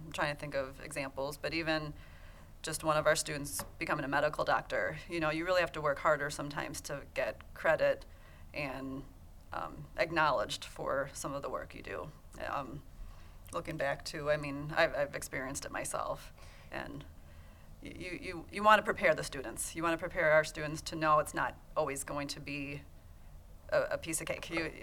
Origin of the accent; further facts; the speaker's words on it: Ottawa, Ontario, Canada; I grew up in Ottawa. I'm first generation immigrant